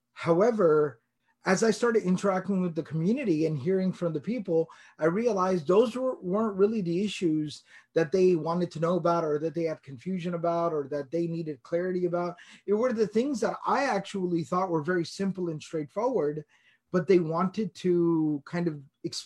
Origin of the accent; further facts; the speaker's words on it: United States; Like, growing up in America, you always hear, "'Tis the season."